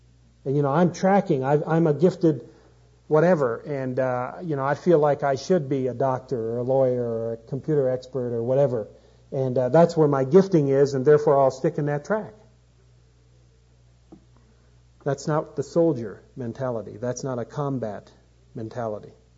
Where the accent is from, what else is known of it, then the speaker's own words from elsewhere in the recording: Canada; I grew up in Canada.